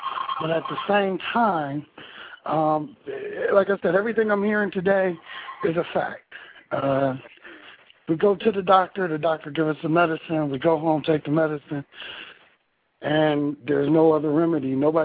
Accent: Akron, Ohio, United States; I'm from Akron, Ohio

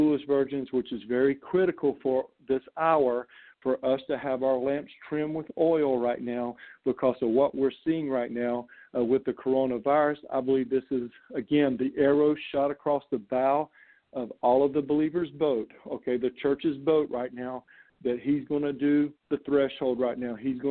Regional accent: the South, United States; Just like we all have slang wherever we're from, I'm from the South, so we have Southern slang or Tennessee slang or Georgia slang.

